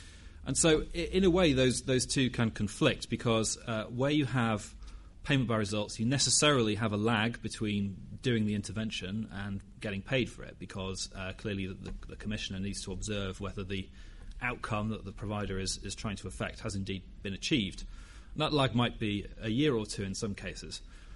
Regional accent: Durham, North East England, United Kingdom; Special shout out to my hometown of Durham watching online.

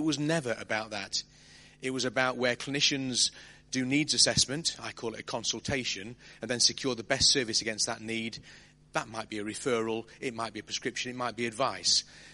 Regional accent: Wallasey, North West England, United Kingdom; I'm from Wallasey. That's the... All right, I'm on the Riviera side of the Mersey.

